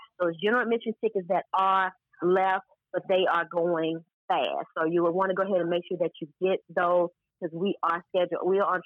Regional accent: Alabama, United States; accent: Southern; The moonshine was really good, because I'm from Alabama. I don't know if you all can tell from this wonderful Southern accent that I have. But when we grew up, moonshine was made in the backyard.

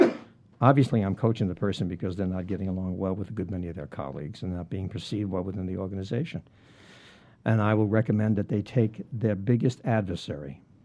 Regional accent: Brooklyn, New York, United States; being born and raised in the Brooklyn, New York City area, I was a great Brooklyn Dodgers fan.

